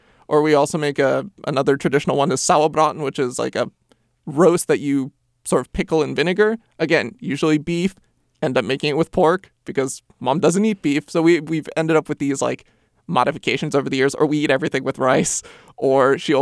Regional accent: Pennsylvania, United States; also born or lived in Vancouver, United States; Grew up in Pennsylvania, the Lehigh Valley, as

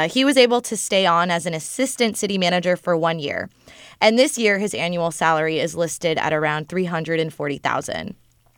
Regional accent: Santa Rosa, California, United States; where, fun fact, I am also from Santa Rosa.

